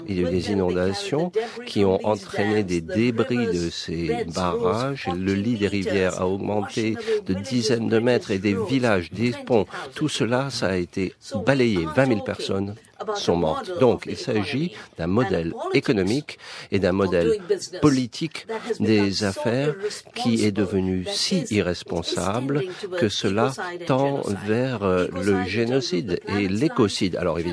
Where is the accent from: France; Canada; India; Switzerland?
India; the Himalaya; sachez que moi je viens du centre de l'Himalaya.